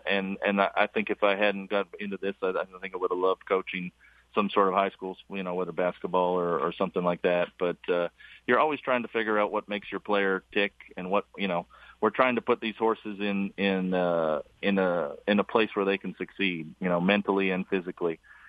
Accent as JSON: {"language": "English", "town": "Vancouver", "region": "British Columbia", "country": "Canada", "tie": "born or raised there", "said": "I grew up in just outside of Vancouver, Canada."}